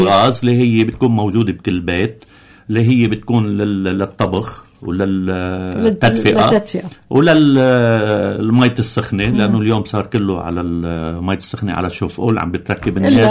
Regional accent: Lebanon; نحن اليوم عندنا بلبنان 5% اللي هن بجبال بيستعملوا الحطب

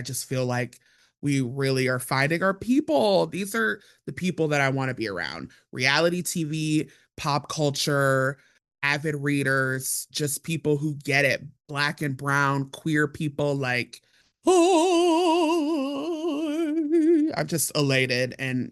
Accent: Cleveland, Ohio, United States; And I also love seeing my hometown of Cleveland just like shining in its glory

